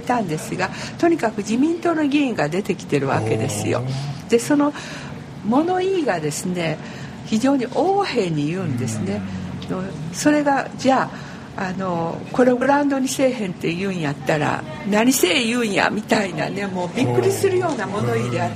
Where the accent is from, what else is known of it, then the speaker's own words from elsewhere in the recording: United States; now in Japan; 私たちはアメリカから来ているけれども、それなりに地域にも貢献してはいなくはない家族だと思っているんですけれども